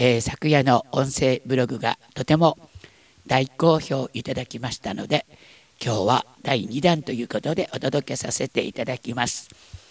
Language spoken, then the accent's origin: Japanese; Kagoshima, Japan; 私の田舎はですね、本当に鹿児島県大隅半島の、最南端、今は、昔は佐田岬っていうところ